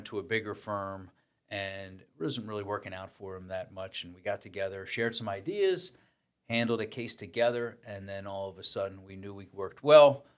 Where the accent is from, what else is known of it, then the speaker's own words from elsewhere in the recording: Pennsylvania, United States; You know, both John and I grew up in Bucks County. We both live in Bucks County. We both went to school in Bucks County.